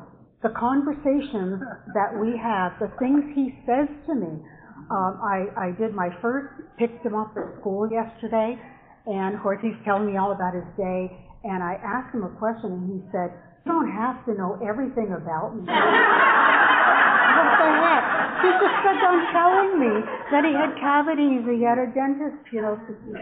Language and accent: English; Lowell, Massachusetts, United States; And I'm from Lowell, Massachusetts.